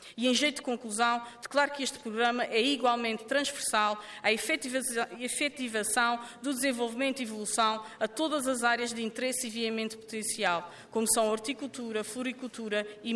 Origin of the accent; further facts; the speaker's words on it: Azores, Portugal; pela primeira vez, enquanto terceirense e açoriana, sentir que faço parte de uma visão integradora